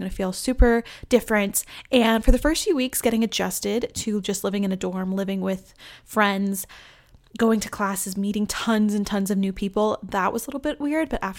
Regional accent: Tennessee, United States; now in Nashville, United States; Actually, I am home for the holidays from Nashville, Tennessee, back to my hometown in Tennessee.

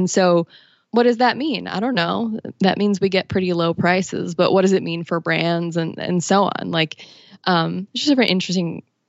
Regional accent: Minneapolis, Minnesota, United States; because I grew up in Minneapolis.

